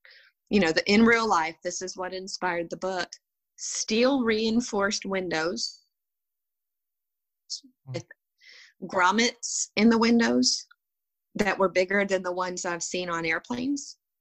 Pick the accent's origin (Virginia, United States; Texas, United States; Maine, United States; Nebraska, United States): Texas, United States; We don't speak French. We're from West Texas.